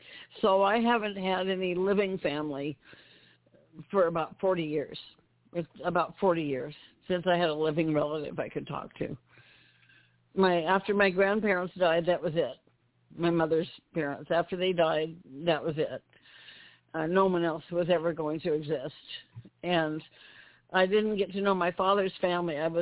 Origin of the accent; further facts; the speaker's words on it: Idaho, United States; I want to move home to my home state of Idaho.